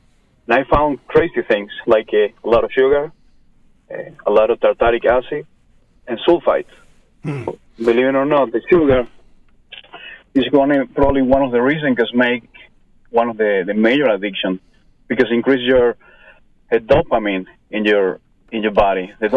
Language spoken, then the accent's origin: English; Argentina; English is a second language; moved away as an adult; I grew up in a winery. My family owns, I'm a third generation of winemaker, and I'm from Argentina, actually, and I moved here 5 years ago